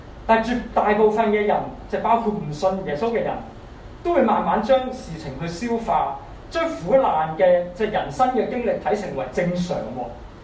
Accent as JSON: {"language": "Cantonese", "country": "China", "said": "我們中國人就一定感受特別深的"}